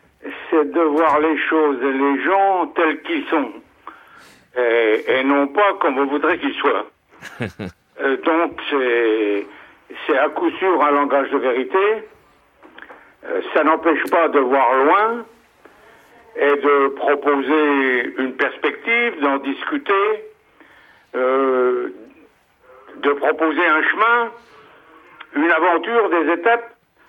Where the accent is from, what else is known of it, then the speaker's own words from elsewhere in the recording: Grand Est, France; de la sidérurgie bien sûr, je suis lorrain, de la navale, du textile